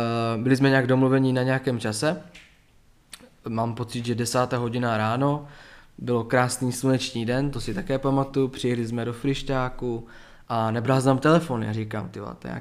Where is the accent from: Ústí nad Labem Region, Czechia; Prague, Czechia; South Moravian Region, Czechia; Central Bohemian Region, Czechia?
South Moravian Region, Czechia; jsme z Jižní Moravy, z Hodonínska, kde není, tam neexistuje moc podnikatelů, kteří by měli 21 let